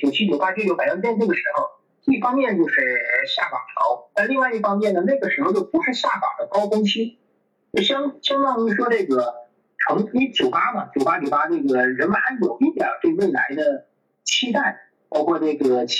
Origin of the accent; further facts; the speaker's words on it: Shenyang, Liaoning, China; 你知道我小时候就我家乡沈阳